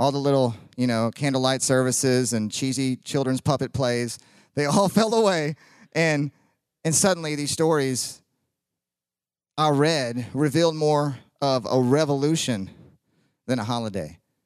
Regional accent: Mississippi, United States; I remember growing up, like, I grew up in South Mississippi, so I believed in all the things.

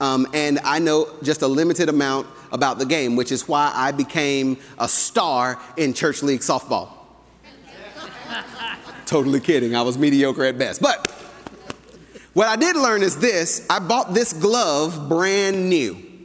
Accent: Atlanta, Georgia, United States; moved away; I'm from Atlanta, Georgia. But I don't reside in Atlanta, Georgia. Why? That'd be a long drive to work. Atlanta, Georgia shaped a lot of my nature.

